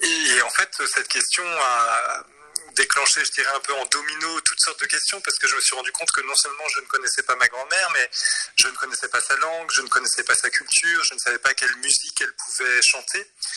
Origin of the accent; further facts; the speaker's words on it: Rennes, Brittany, France; born there; Moi, je suis né en France, hein. Je suis né à Rennes, mais mon père est né vraiment dans un petit village perdu dans les montagnes au Laos.